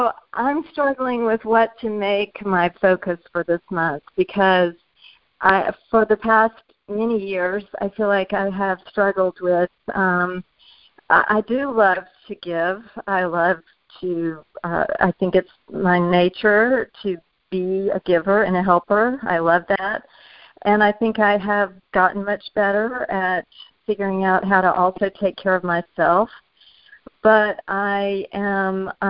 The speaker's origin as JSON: {"language": "English", "town": "Athens", "region": "Georgia", "country": "United States", "said": "I'm from Athens, Georgia"}